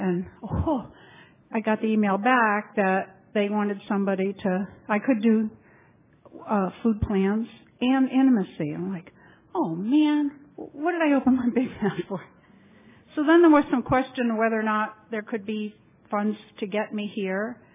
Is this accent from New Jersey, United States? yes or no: no; Titusville, Florida, United States; I'm from Titusville, Florida, and I serve as a trustee for World Service, serving Region 8.